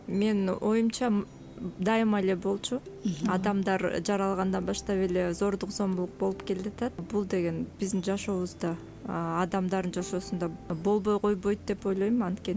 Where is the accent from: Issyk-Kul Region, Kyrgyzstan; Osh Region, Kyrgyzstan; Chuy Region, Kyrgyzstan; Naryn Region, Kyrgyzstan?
Issyk-Kul Region, Kyrgyzstan; Karakol; Каракол шаарында, Сыкөл районунда, Каракол шаарында төрөлгөм. Ошол жактан мектепти бүтүп